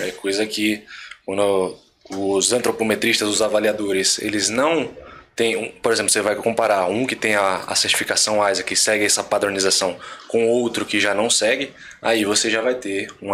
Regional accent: Salvador, Bahia, Brazil; sou de Salvador, Bahia.

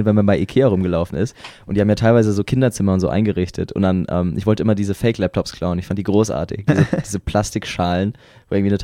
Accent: Mainz, Rhineland-Palatinate, Germany; Mainz, meine Heimatstadt, ist, glaube ich, die Modehauptstadt des Todes.

